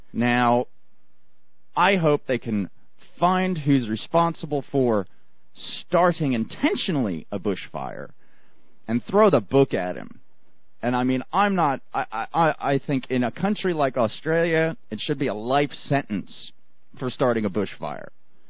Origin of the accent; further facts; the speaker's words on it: New Jersey, United States; Professor Gregory Stenchikoff of Rutgers University, good old New Jersey school, my home state.